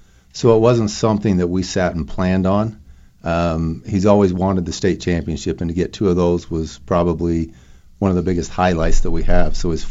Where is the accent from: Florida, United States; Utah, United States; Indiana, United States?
Utah, United States; Bountiful; Yeah, born and raised in Bountiful. I played at Bountiful High also.